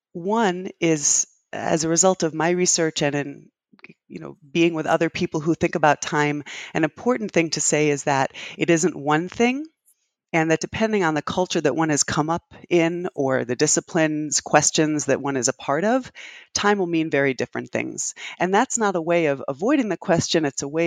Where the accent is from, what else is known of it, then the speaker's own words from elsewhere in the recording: New Haven, Connecticut, United States; also born or lived in London, England; now in Boston, United States; I live in the Boston area. I work at Brandeis, as you mentioned. I grew up in New Haven, Connecticut, and in London, England.